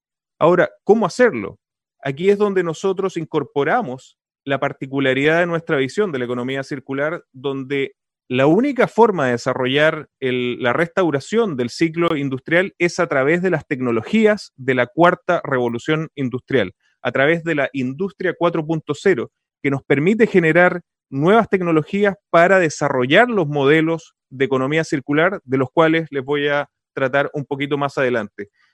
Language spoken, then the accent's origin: Spanish; Chile; como latinoamericanos, como chilenos, ¿qué porcentaje de esta torta vamos a poder desarrollar en Chile